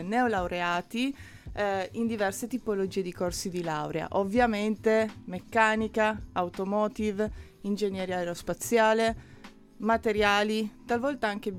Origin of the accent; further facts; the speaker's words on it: Turin, Piedmont, Italy; mi occupo di selezione in Ital Design, torinese doc, per me gioco in casa.